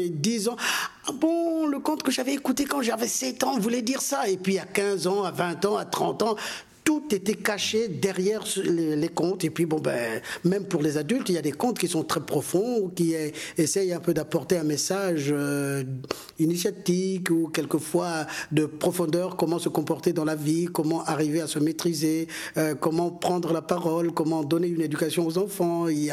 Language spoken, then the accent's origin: French; Republic of the Congo; moved away as an adult; now in Paris, France; Je suis né au Congo, j'ai grandi, je suis resté au Congo jusqu'à 24 ans.